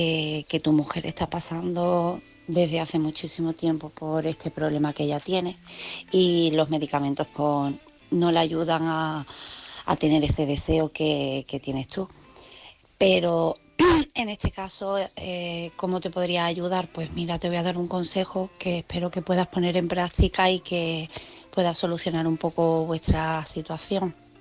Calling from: Cádiz, Andalusia, Spain; corresponsal de Cádiz.

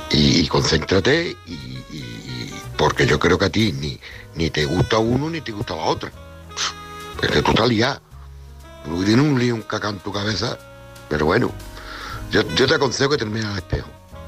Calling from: Cádiz, Andalusia, Spain; de Cádiz.

